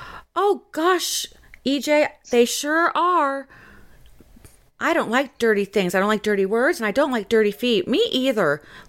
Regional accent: Florida, United States; At first, it was because I'm from Florida, where people aren't as sweet.

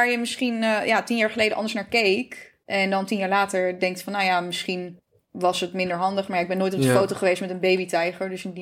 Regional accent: Netherlands; Kijk, ik ben wel in Nederland opgegroeid.

